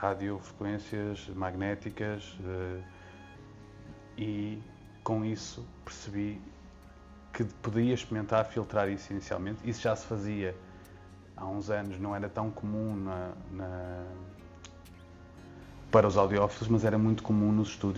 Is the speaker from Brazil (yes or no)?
no; Porto, Norte, Portugal; now in Lisbon, Portugal; Eu sou do Porto, não sou de Lisboa. Vim com muitas pessoas, depois, especialmente a área de informática, para Lisboa trabalhar.